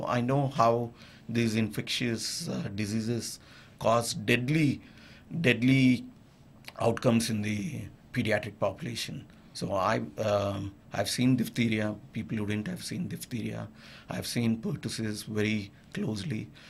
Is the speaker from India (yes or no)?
yes; India; moved away as an adult; I grew up in India